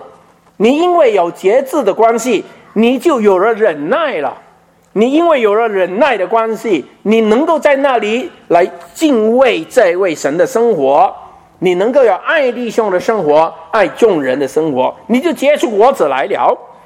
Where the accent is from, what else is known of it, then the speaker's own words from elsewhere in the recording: Guangdong, China; 我们广东人叫牛头裤都得啦